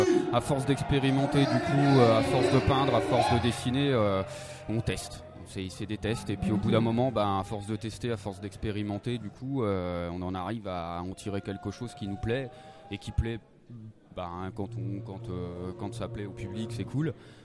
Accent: Tours, Centre-Val de Loire, France; je suis de Tours

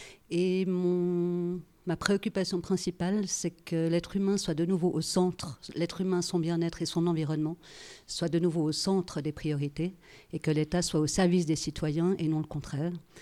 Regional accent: Geneva, Switzerland; Je suis genevoise.

